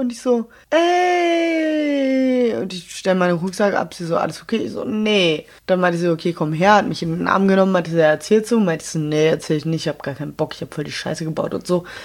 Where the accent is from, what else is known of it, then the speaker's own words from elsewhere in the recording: Berlin, Germany; aber ich bin ja Berlinerin